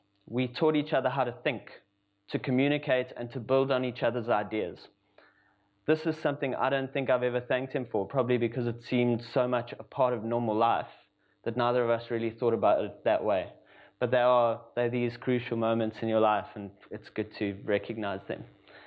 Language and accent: English; Johannesburg, Gauteng, South Africa; I'm from Johannesburg in South Africa